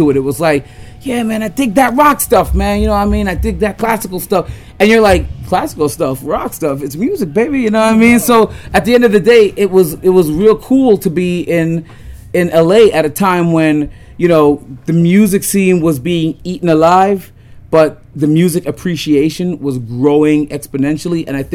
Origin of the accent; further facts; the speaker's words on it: Canada; the way I grew up here in Canada